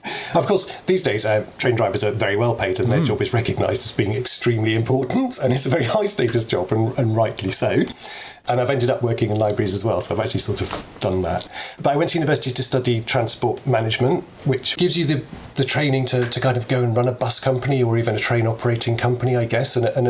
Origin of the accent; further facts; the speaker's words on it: Liverpool, North West England, United Kingdom; And we grew up in Liverpool, and we didn't have a car for a long time as children, so we used to go everywhere by bus.